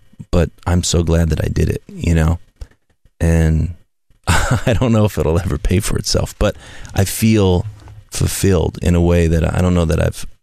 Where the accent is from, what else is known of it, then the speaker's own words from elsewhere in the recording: Midwest, United States; I came from the Midwest and, you know, nothing was ever handed to us.